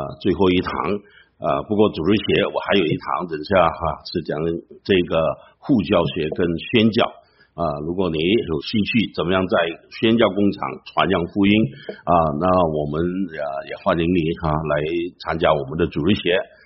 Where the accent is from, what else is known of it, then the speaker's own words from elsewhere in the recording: China; 我们中国人有一句话说，大难不死什么，必有后福啊